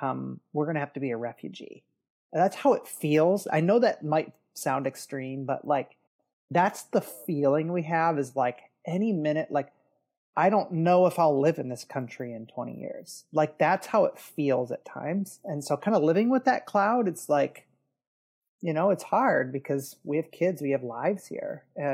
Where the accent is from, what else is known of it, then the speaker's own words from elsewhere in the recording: Detroit, Michigan, United States; So I grew up in the Detroit area. That's where I live now. Haven't always lived here, but grew up in Detroit area, grew up Catholic, very good Catholic family